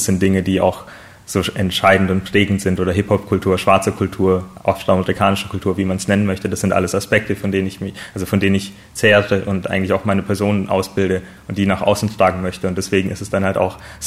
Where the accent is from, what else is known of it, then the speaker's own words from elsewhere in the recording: Dornhan, Baden-Württemberg, Germany; ich komme aus Dornhan, das ist ein kleines Kaff in der Nähe von Horb am Neckar oder halt in Baden-Württemberg insgesamt. Und meine Eltern kommen aus Sri Lanka, also sie sind um die 1980er geflohen